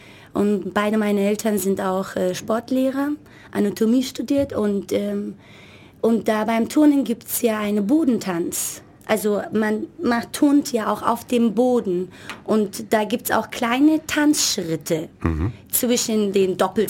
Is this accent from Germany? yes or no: no; Turkey; Ich komme aus der Türkei